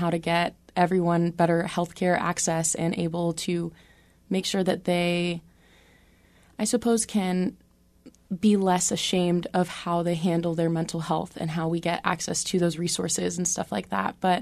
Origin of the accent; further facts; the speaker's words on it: Juneau, Alaska, United States; I was born and raised in Juneau and haven't left ever. I just go on little vacations here and there, but mostly a Juneau girl.